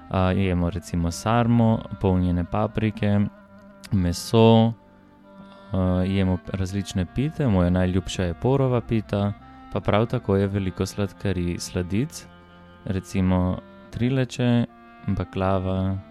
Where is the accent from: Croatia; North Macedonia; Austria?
North Macedonia; Skopje; Slovenian is a second language; now in Slovenia; in prihajam iz Skopja iz Makedonije. V Sloveniji sem že 10 let.